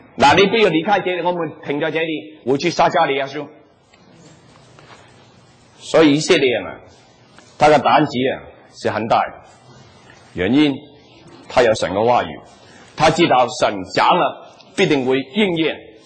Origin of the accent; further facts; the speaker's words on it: Taiwan; accent: Taiwanese Mandarin; 我是台湾国语